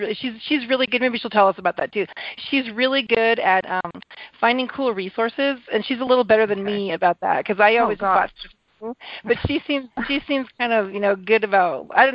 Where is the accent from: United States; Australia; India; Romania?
United States; Anchorage, Alaska; I'm originally from Anchorage, Alaska, as the listeners have probably heard before, and everybody speaks English